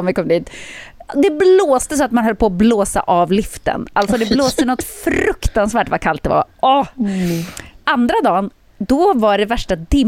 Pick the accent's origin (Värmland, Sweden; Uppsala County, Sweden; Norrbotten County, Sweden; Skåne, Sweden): Norrbotten County, Sweden; Jokkmokk; Jag har ju åkt jättemycket skidor när jag var liten, eftersom jag är uppväxt i Jokkmokk.